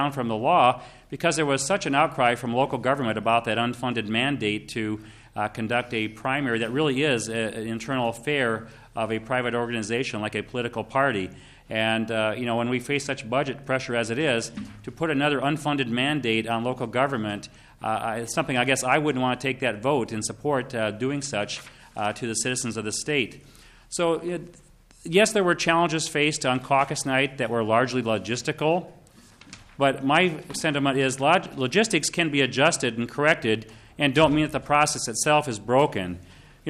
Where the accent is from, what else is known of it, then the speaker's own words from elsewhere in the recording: Iowa, United States; when I was 17, I was elected a delegate to the Iowa State Convention, my home state